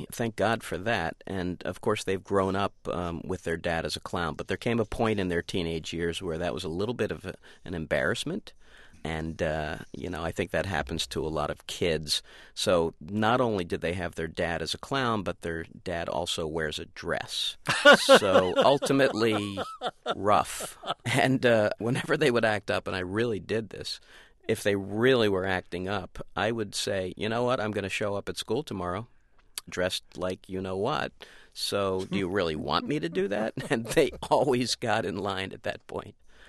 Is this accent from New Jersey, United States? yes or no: yes; Atlantic City, New Jersey, United States; I grew up in Atlantic City, and in the winters, and this is well before gambling, lots of senior citizens would walk up and down the boardwalk